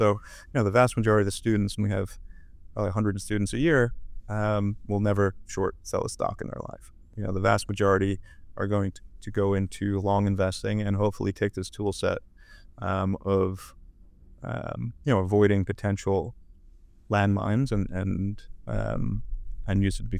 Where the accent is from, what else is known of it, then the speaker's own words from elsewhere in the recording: New York City, New York, United States; I grew up in New York City.